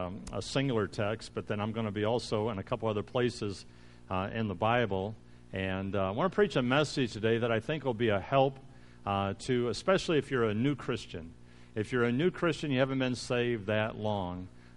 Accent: Ohio, United States; The only thing we bought when I was growing up in Ohio was we went to the store and bought milk and bread

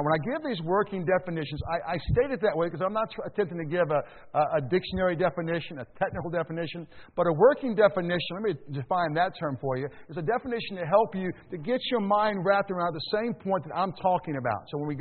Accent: United States; Now, thank God I'm an American, okay?

